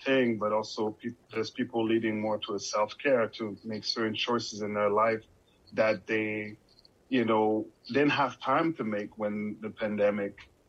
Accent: Montreal, Quebec, Canada; I was born in Montreal, Haitian parents, as you mentioned in the introduction of the show. I grew up in Saint Michel in the east of Montreal. This is where I grew up

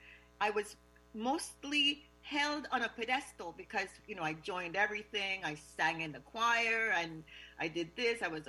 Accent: Quebec, Canada; previous to that, I grew up on the West Island.

